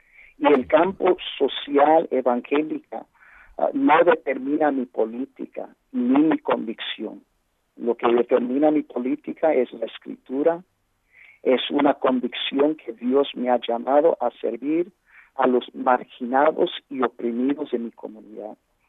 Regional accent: Puerto Rico; tengo familia en Puerto Rico, soy puertorriqueño también. Y mi familia en California

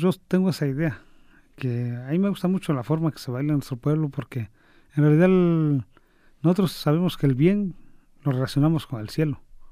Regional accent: Santiago Juxtlahuaca, Oaxaca, Mexico; Entonces mi pueblo se llama Santiago Juxtlahuaca.

